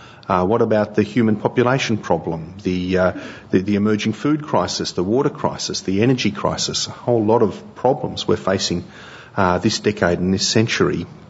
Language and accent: English; Australia; And I do wash even though I'm an Aussie